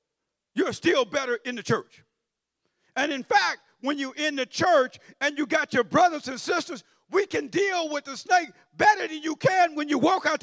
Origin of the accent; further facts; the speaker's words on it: Louisiana, United States; I grew up in Louisiana.